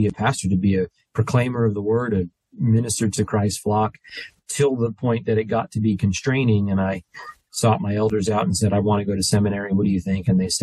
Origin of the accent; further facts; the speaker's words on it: New Jersey, United States; Back, I'm from New Jersey. So I went to Rutgers University to be a foreign language teacher.